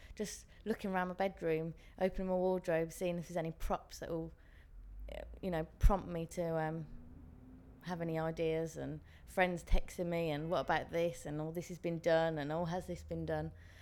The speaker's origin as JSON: {"language": "English", "town": "Birmingham", "region": "West Midlands", "country": "United Kingdom", "lives_now": "London, United Kingdom", "said": "I'm 24 years old. I currently live in London. I'm originally from Birmingham."}